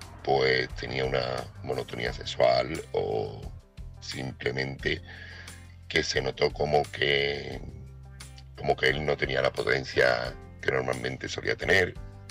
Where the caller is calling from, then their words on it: Seville, Andalusia, Spain; corresponsal de Sevilla